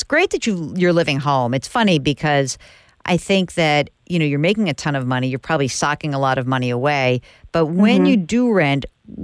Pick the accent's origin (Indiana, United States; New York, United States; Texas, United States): New York, United States; I'm from New York. You can't scare me.